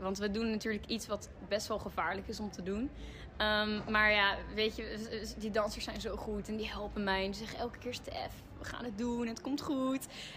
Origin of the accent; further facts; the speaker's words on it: Netherlands; En eigenlijk mijn opa's en oma's zijn in Nederland gekomen. Ja. En daar is eigenlijk mijn hele familie eigenlijk opgegroeid. Mijn zus en broer zijn ook hier geboren in Nederland. Dus, maar we zijn volbloed Grieks.